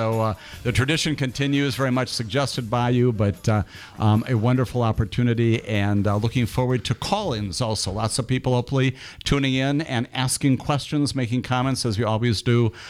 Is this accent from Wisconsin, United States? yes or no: yes; Wisconsin, United States; But this is home. And Waukesha County is the place where I grew up in public schools.